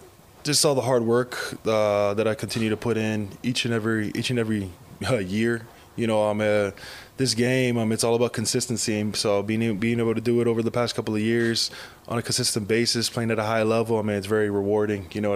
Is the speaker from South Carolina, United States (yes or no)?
no; Hawaii, United States; we're both from the West Coast, and I'm from Hawaii